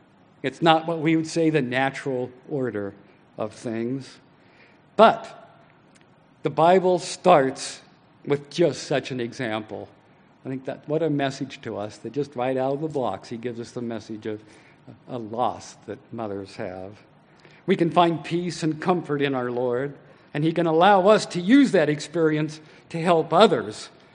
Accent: Spokane, Washington, United States; When I was growing up in Spokane and went all the way through high school, I just knew of two families that had 12 kids.

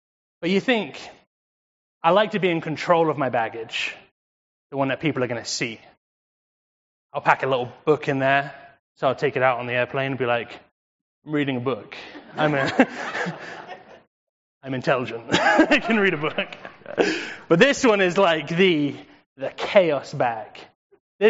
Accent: England, United Kingdom; I'm English. That means you might not understand what I'm saying because I say things differently, right?

